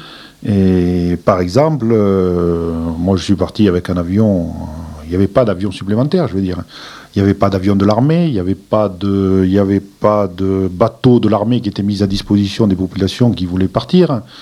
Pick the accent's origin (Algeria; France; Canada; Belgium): Algeria; Oran, Oran Province; moved away; moi, quand je suis parti, le port d'Oran brûlait. Et donc, les bateaux, par contre, ne partaient plus.